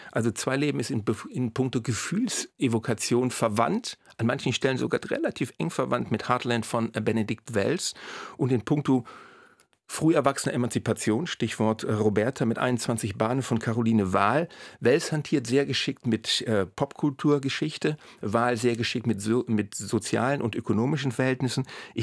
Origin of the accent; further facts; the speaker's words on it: Northern Germany, Germany; now in Berlin, Germany; dass ich jetzt hier in Berlin bin, aus Norddeutschland komme und meine Eltern aus Masuren.